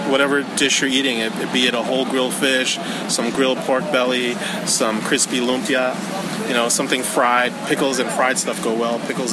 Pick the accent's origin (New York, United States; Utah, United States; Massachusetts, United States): New York, United States; born there; I was born here in New York. My mom's from the Philippines, and my dad's from Thailand.